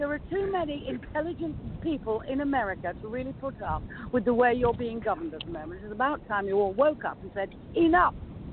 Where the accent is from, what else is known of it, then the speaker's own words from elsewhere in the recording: England, United Kingdom; I don't know much about technology, being English.